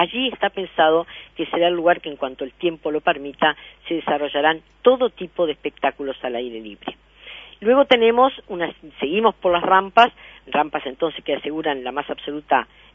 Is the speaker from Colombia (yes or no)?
no; Montevideo, Uruguay; Como montevideana, sentí la más profunda envidia, porque más de una vez lo señalamos, en Montevideo ni siquiera existe una buena información turística.